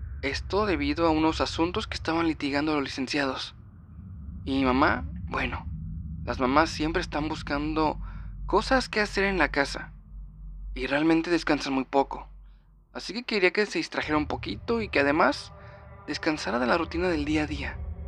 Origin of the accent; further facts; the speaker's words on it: Puebla, Mexico; Soy de Puebla